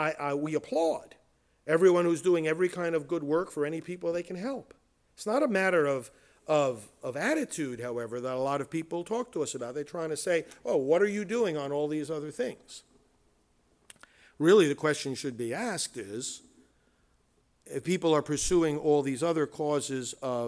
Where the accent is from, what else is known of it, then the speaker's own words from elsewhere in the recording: New York City, New York, United States; I'm from New York originally, and in New York City, you may recall the incident some decades back of Kitty Genovese.